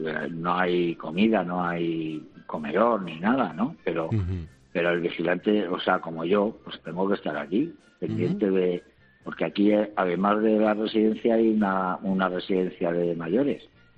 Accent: Extremadura, Spain; que yo soy extremeño también.

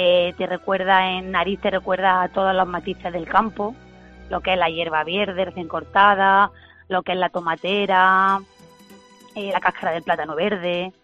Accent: Úbeda, Andalusia, Spain; Pues mira, nosotros somos de aquí, de Úbeda, y tenemos la finca alrededor de la loma.

